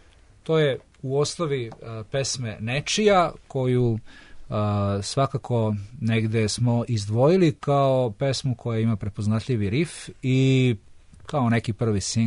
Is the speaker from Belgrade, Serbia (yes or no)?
no; Šabac, Mačva District, Serbia; ja sam recimo kao klinac svirao u Šapcu u bendu koji se zvao … svirali smo kao predgrupa